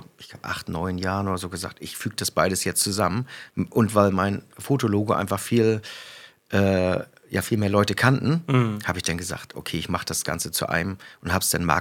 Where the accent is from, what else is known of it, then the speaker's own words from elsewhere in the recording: Lüssow, Mecklenburg-Vorpommern, Germany; Ich komme ursprünglich aus Lüssow. Ist eigentlich ja Güstrow, ne?